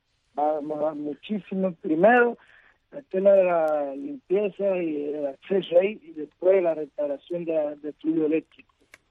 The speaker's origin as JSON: {"language": "Spanish", "country": "Cuba", "said": "eso somos los cubanos, así somos"}